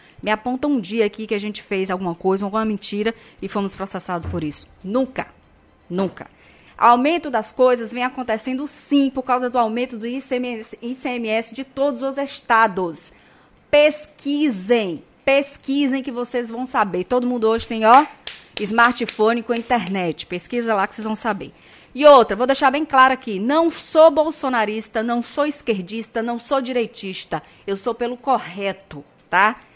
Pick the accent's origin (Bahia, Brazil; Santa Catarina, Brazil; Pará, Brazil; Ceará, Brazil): Bahia, Brazil; eu sou baiana, nordestina